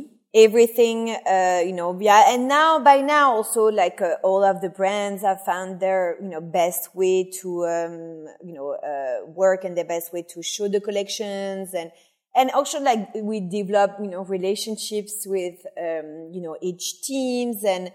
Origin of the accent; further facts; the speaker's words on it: Cognac, Nouvelle-Aquitaine, France; accent: French; English is a second language; moved away; also born or lived in Paris; So in case you haven't realized with my very discreet French accent, I'm French. I grew up in France. I grew up actually in a place called Cognac, which is in the southwest of France